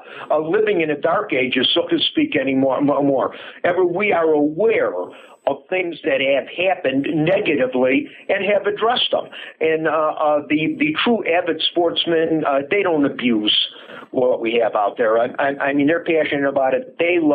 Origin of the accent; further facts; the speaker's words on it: Chicago, Illinois, United States; accent: Chicago; now in Minnesota, United States; And I was born and raised in Chicago. And apparently I still haven't gotten that accent out of my system, even though I've lived in Minnesota now for something like 40-something years.